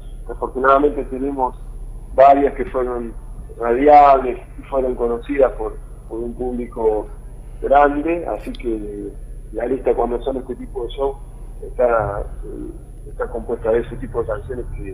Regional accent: Buenos Aires, Argentina; nosotros también somos del interior porque somos de provincia de Buenos Aires

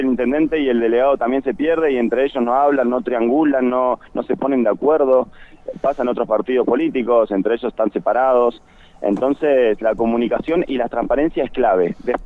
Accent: Bariloche, Río Negro, Argentina; nosotros somos de Bariloche y siempre vamos a estar para Bariloche.

